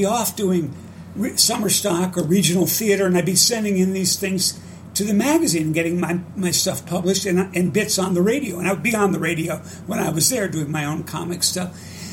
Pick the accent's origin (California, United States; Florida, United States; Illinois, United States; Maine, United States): Florida, United States; Miami; I grew up in Miami, and he always have a joke